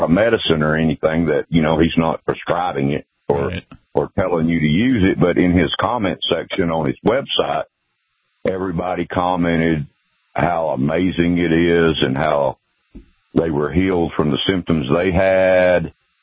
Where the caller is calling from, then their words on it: Chattanooga, Tennessee, United States; Chattanooga, Tennessee.